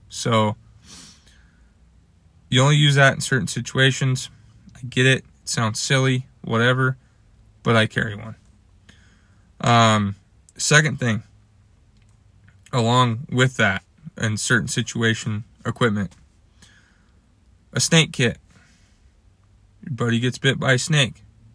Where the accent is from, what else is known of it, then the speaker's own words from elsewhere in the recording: Washington, United States; growing up in Washington State, I never had that.